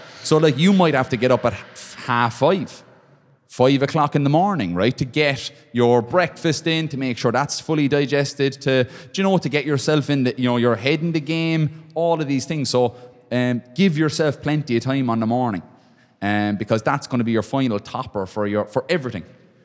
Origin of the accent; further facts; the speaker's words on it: Ireland; let's say just picking potatoes because we're Irish, right?